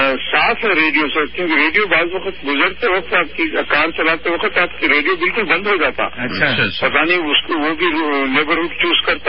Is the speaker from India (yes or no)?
yes; India; ہم انڈیا میں سنتے تھے، میں انڈیا سے تعلق رکھتا ہوں